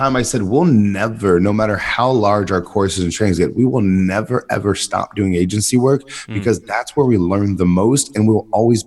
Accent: San Diego, California, United States; Born and raised in San Diego, University of San Diego.

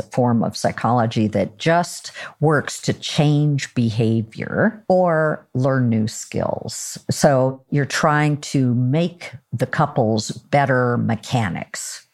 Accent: Oregon, United States; He's from New York. I'm from Oregon. I talk really slowly.

